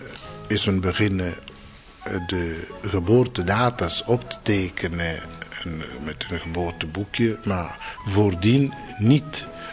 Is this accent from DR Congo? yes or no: yes; DR Congo; ik ben uit Zaïre, dus ik ben daar geboren en veel van mijn studies gedaan in ter plaats. Ik ben niet bepaald, ik weet niet bepaald wanneer ik geboren ben.